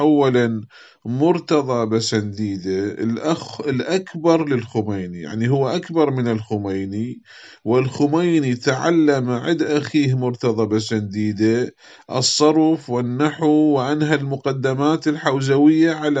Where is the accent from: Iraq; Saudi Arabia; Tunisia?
Iraq; في عندنا في العراق شهادة الجنسية